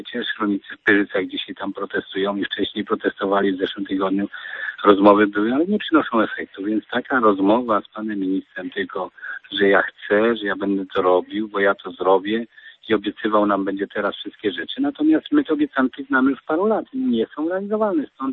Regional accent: Lublin Voivodeship, Poland; No tak, jest to moje województwo, ja spod Zamościa pochodzę

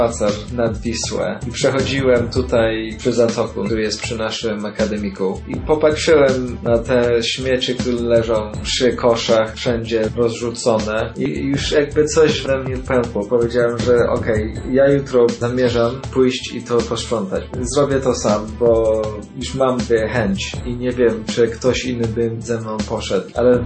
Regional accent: England, United Kingdom; Polish is a second language; bo ja jestem z Anglii i tam bardzo popularny jest recykling.

